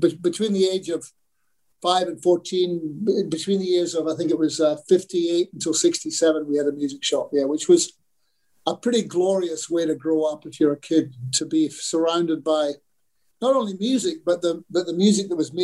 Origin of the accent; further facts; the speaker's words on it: Australia; "Hey, where are you boys all from?" We said, "We're from Australia."